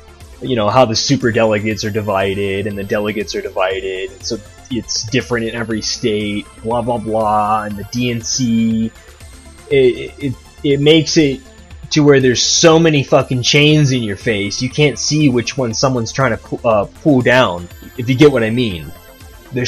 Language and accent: English; United States; And growing up in America, I definitely have always looked at the president as someone that I need to respect.